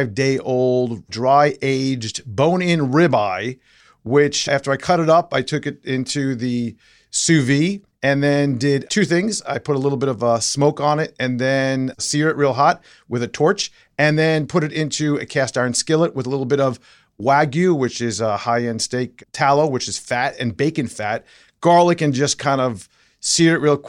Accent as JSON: {"language": "English", "region": "New York", "country": "United States", "moved": "yes", "said": "Well, what I'm worried about is all the New Yorkers coming down here. I came down from New York in 1987."}